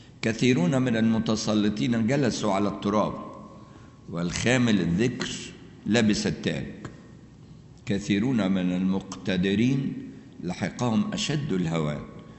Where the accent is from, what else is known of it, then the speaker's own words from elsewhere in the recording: Egypt; العادة دي مش موجودة عندنا كمصريين